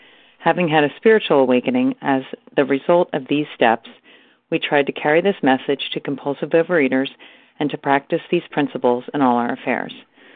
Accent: Collegeville, Pennsylvania, United States; I'm from Collegeville, Pennsylvania

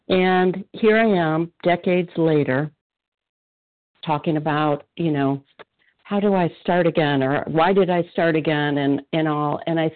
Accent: Illinois, United States; from Illinois, compulsive eater, and very grateful to be here this morning.

